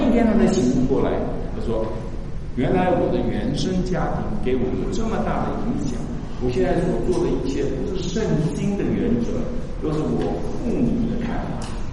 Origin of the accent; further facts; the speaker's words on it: China; 他看出来我们中国人的问题。